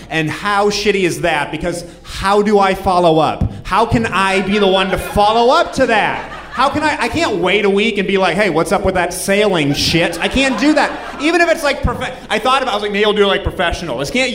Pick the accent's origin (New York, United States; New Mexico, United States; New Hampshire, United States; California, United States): New Hampshire, United States; I'm from New Hampshire. Holy shit, New England.